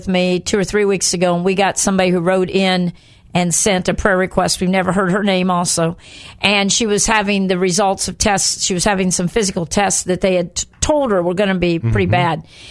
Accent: Indiana, United States; We're both from Indiana

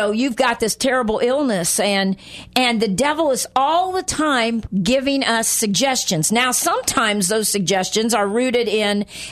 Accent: Indiana, United States; also born or lived in Central America; The church I grew up in Indiana, and then actually as a missionary's child in Central America

